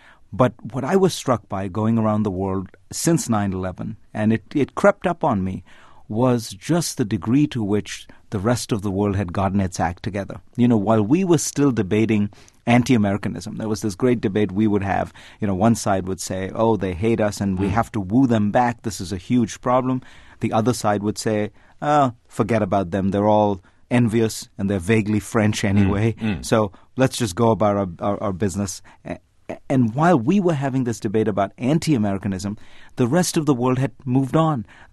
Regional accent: India; I grew up in India

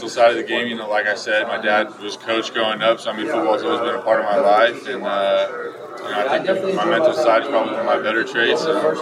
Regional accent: Oregon, United States; he's from Idaho and I was from Oregon growing up.

